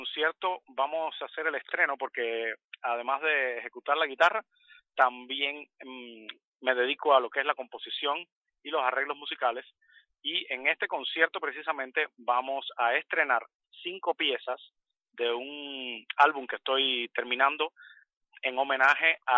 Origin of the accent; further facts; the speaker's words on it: Holguín, Cuba; Soy oriundo de Cuba, de la ciudad de Holguín, la ciudad de los parques.